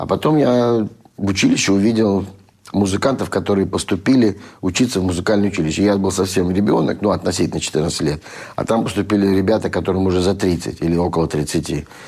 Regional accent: Saint Petersburg, Russia; Также у нас в доме, где я родился, жил в Ленинграде

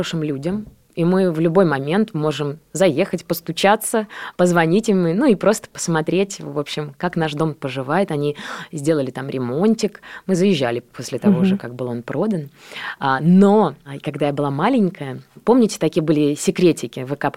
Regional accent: Borisov, Minsk Region, Belarus; also born or lived in Grodno; и я родилась в Гродно. И родители поняли, что тяжеловато вдвоем работать и растить двух дочек, и они вернулись в город Борисов

